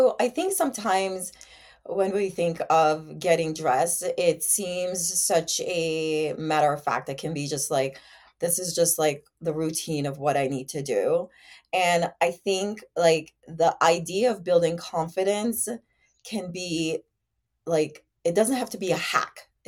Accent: Jamaica; I grew up in Jamaica, and I'm an island girl, and grew up in very humble beginnings.

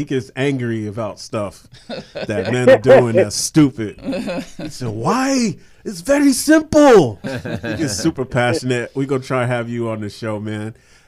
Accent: New Jersey, United States; I grew up in New Jersey. My pops used to torture me by making me listen to talk radio as we're driving around.

